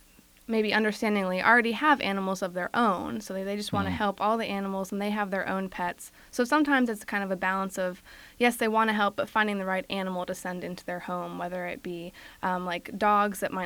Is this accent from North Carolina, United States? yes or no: yes; Raleigh, North Carolina, United States; now in Maryland, United States; Well, I call Raleigh, North Carolina, my hometown, so here's a shout-out to NC State. Lived in Raleigh, now I live in Maryland